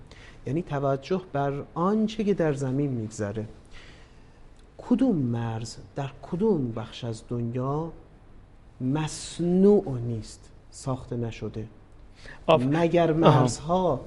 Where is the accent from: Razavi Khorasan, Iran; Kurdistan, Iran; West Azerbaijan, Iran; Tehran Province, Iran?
West Azerbaijan, Iran; born there; زادگاه من 60 کیلومتر با مرز فاصله داره و همون میزان فاصله که با مرکز استانم داره با مرکز استان وان ترکیه داره.